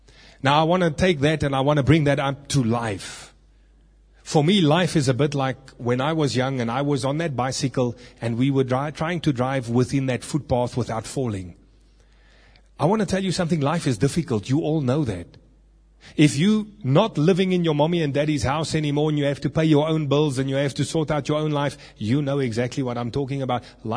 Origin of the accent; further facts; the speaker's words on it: Kibler Park, Gauteng, South Africa; I was growing up in an area that was sort of semi-rural. I grew up in Kibler Park.